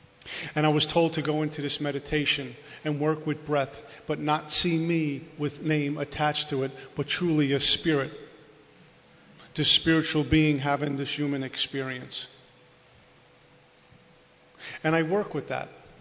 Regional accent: Brooklyn, New York, United States; well, I'm from Brooklyn, I come from this type of family, I was brought up this way, we're not sensitive.

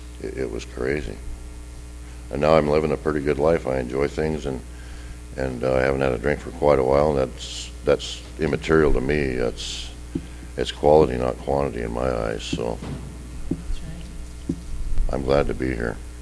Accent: Montana, United States; I was born and raised in Redneck, Montana, and I thought unity was my drinking buddies back there

